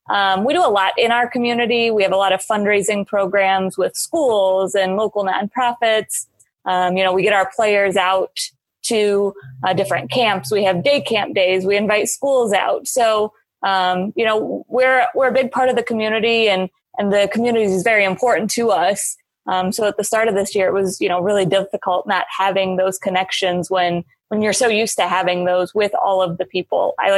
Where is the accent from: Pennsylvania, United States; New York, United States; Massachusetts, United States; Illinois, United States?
Illinois, United States; So I grew up in Southern Illinois, my entire family, St. Louis Cardinal fans.